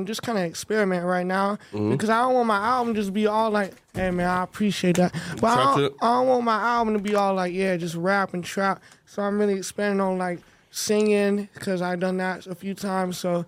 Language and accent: English; South Carolina, United States; I'm like the very tippy top of South Carolina. I'm only like 20 minutes from Charlotte.